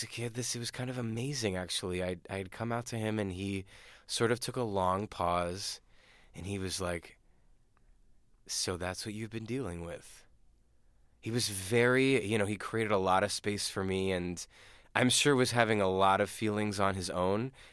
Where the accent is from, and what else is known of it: Lancaster, Pennsylvania, United States; born or raised there